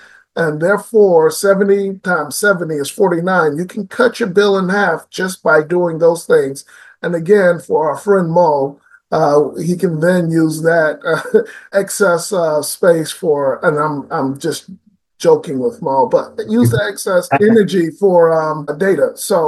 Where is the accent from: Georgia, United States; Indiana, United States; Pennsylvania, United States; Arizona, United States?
Georgia, United States; Savannah; Well, I grew up in Savannah, Georgia, went to school at Georgia Tech. My family is Georgian